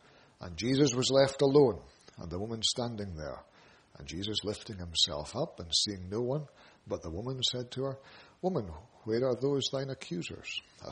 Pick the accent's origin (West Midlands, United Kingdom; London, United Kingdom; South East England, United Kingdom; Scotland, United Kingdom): Scotland, United Kingdom; Aberdeen; As you know, I'm from Aberdeen.